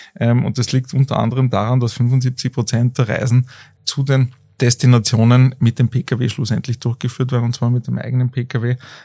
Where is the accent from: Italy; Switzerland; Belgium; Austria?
Austria; Innsbruck, Tyrol; Also ich komme ursprünglich aus Innsbruck, habe aber auch Familie in Kitzbühel und Familie in Osttirol.